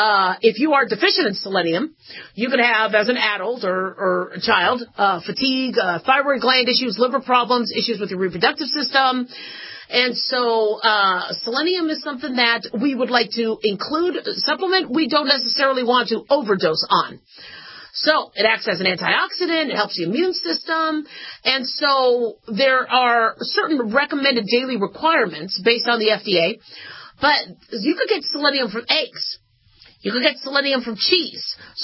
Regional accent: Arizona, United States; now in Nevada, United States; I live in Nevada. You know, I grew up in Arizona. That's where we used to have the test sites and the experimentation with nuclear power.

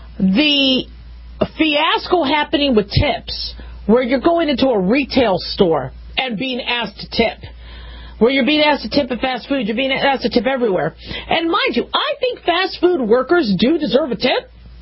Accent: California, United States; born there; moved away; I don't live in California anymore. I was born in California and I did some training there

